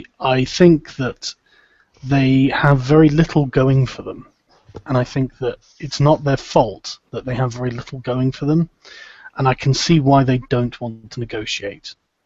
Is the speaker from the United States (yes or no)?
no; United Kingdom; I mean, I grew up in Britain, and towards the end of the Troubles, where we had a lot of terrorism